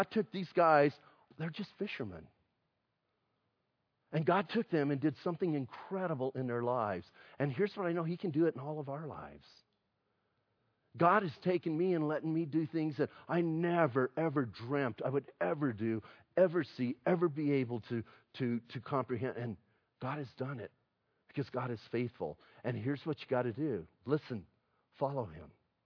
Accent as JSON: {"language": "English", "town": "Bisbee", "region": "Arizona", "country": "United States", "said": "I'm from Bisbee. That's not that far away."}